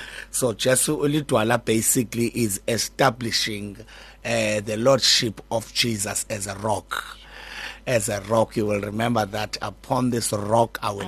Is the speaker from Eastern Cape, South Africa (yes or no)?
yes; Eastern Cape, South Africa; now in Cape Town, South Africa; I'm from Khayelitsha. I was born and bred in Eastern Cape in a small town, Case Kamahok, next to King William's Town.